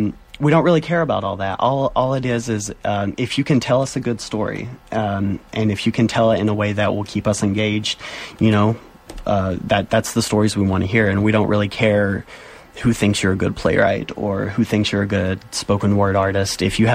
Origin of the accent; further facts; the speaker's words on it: Tennessee, United States; now in Minneapolis, United States; I'm from the South. I'm originally from Tennessee and, like, went to school in Iowa.